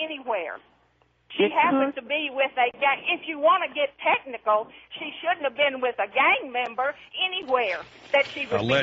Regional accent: the South, United States; I love it. I'm from the South.

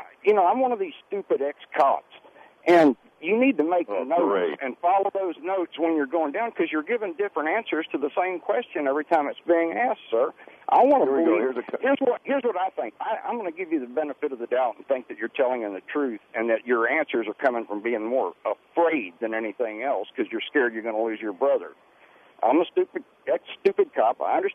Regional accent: Texas, United States; Hey, I'm from Texas, dude. You can call me a hillbilly all you want. My neck's as red as they get.

